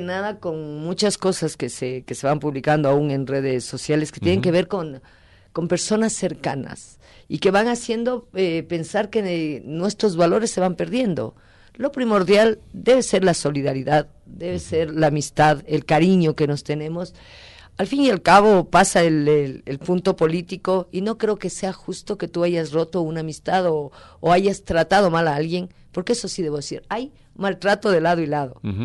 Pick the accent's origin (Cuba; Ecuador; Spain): Ecuador; somos amigos, somos ecuatorianos, somos la misma gente